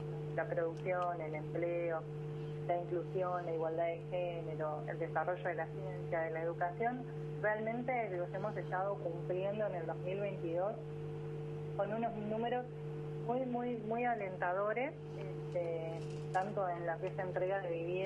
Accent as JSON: {"language": "Spanish", "town": "Punta Alta", "region": "Buenos Aires Province", "country": "Argentina", "said": "A mi familia, que seguro me está escuchando porque soy de Punta Alta"}